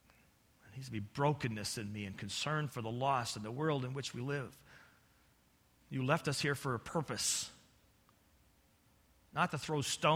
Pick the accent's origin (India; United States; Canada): United States; And what makes me think I'm exempted? I'm an American.